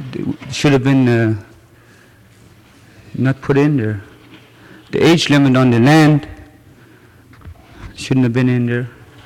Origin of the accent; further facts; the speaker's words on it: Huslia, Alaska, United States; also born or lived in Dalby Slough; I'm from Huslia. I was born in Dalby Slough.